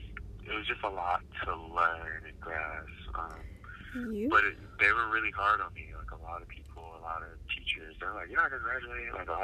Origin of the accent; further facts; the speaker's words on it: Oakland, California, United States; also born or lived in Dallas; It was actually a culture shock because I grew up in Oakland, so I was still a city boy, and then Dallas was kind of a city